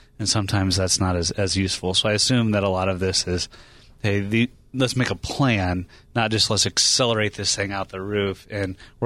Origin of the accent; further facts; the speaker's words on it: Indiana, United States; I'm from Indiana, and I can't say that word.